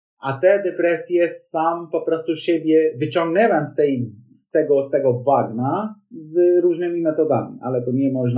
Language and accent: Polish; New Delhi, Delhi, India; Polish is a second language; now in Elbląg, Poland; Jestem z stolicy, proszę pana.